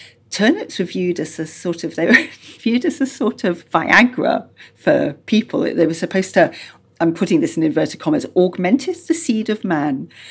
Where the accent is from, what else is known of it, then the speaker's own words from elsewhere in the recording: Yorkshire and the Humber, United Kingdom; And I grew up in Yorkshire, and I remember as a child learning that the Yorkshire pudding was invented to fill up the kids